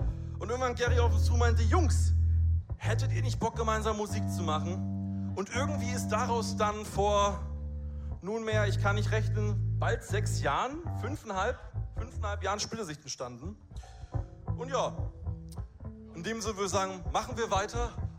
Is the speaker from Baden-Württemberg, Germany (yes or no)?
yes; Tübingen, Baden-Württemberg, Germany; wir sind ja aus Tübingen